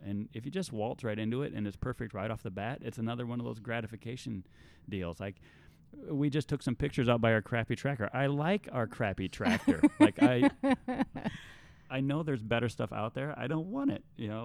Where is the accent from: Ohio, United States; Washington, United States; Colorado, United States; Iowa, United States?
Iowa, United States; became obvious that we got to go back to Iowa. And we considered whether to live in Joanne's hometown or my hometown, because both places offered the ability to get some land and start farming.